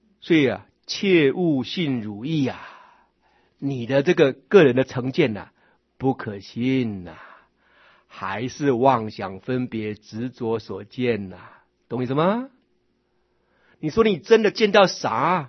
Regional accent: Taiwan; 你那是一堆三波身体，我们台湾人叫做三波身体

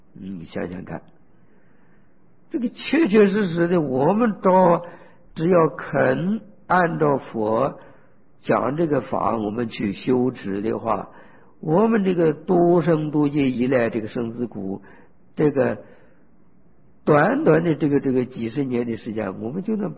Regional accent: China; 不错，我们身为中国人很幸运

